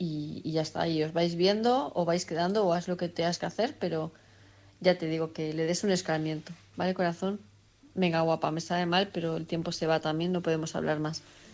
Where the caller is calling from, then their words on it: Palma, Balearic Islands, Spain; de Palma de Mallorca